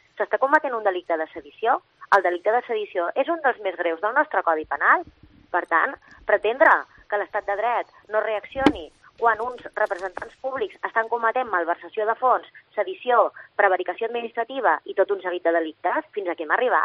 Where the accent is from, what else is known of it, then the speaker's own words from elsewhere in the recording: Barcelona, Catalonia, Spain; jo sóc catalana, jo m'estimo molt la meva Barcelona, me l'estimo molt